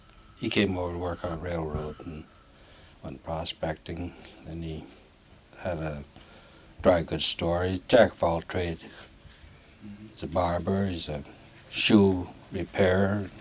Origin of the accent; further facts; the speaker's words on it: Yale, British Columbia, Canada; born there; Oh, I was born in Fraser Canyon, a town called Yale, and it's about 100 miles east of Vancouver.